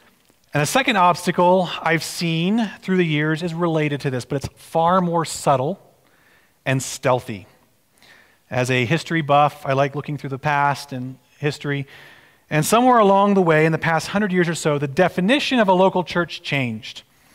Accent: Texas, United States; Growing up in Texas, we grew up in a pretty wooded area

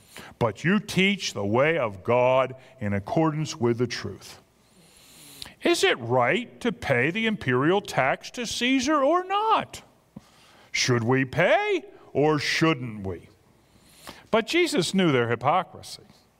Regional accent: United States; And I love being an American. I do. I don't know anything else, so, you know, that's it.

